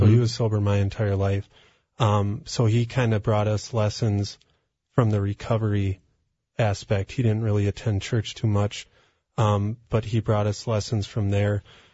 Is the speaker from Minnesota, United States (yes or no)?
yes; White Bear Lake, Minnesota, United States; Well, I grew up in White Bear Lake. I'm the youngest of six.